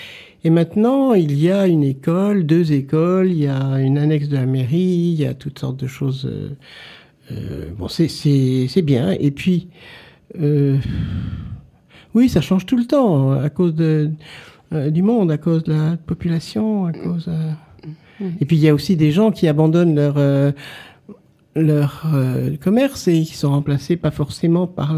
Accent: Lyon, Auvergne-Rhône-Alpes, France; born there; je suis né à Lyon et que Lyon est une ville qui a deux cours d'eau.

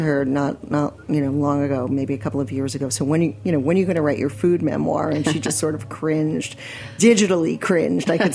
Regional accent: Forest Hills, New York, United States; growing up in Forest Hills in the 60s and 70s.

